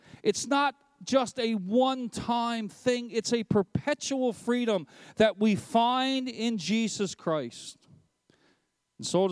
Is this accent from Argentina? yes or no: no; Canada; It reminds me that I have rights and freedoms as a Canadian citizen